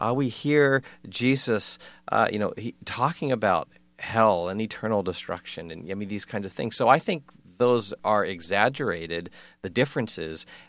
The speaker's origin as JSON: {"language": "English", "country": "United States", "said": "frankly, being an American, going into a Hare Krishna temple is kind of a weird thing."}